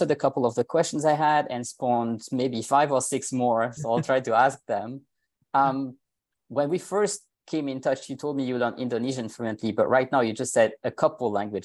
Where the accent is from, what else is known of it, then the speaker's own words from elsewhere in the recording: France; English is a second language; It's not my native language. I'm actually French.